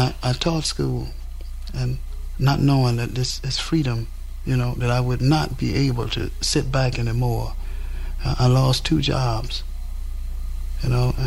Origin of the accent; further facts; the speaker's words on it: Knoxville, Tennessee, United States; I'm from Knoxville, Tennessee, and I'm a field secretary for the Student Nonviolent Coordinating Committee.